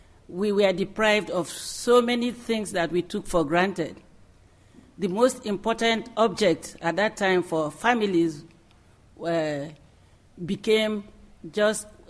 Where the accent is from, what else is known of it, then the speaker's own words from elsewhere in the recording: Eastern Nigeria, Nigeria; I come from Nigeria, Eastern Nigeria, and came from that group that were involved in war from 1967